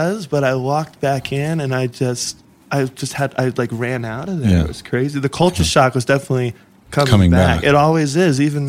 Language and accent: English; South Carolina, United States; But I'm from South Carolina. I never expected to like be influenced by India.